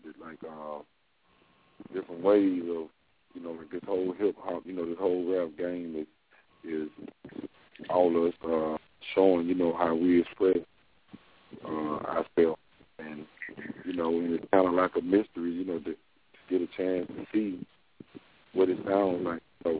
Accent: Memphis, Tennessee, United States; I'm just introducing and saying I'm from Memphis 10, Home of the Pimpin'.

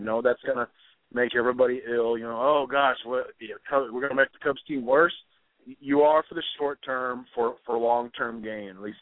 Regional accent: Louisville, Kentucky, United States; I mean, I grew up, I kind of a Cardinals fan, kind of secondarily, but I grew up in the Louisville area. So I'm 32 now.

